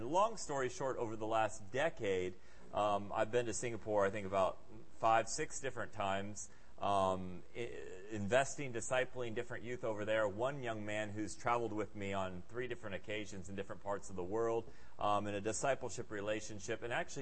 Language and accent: English; Senegal; back when I was at MK growing up in Senegal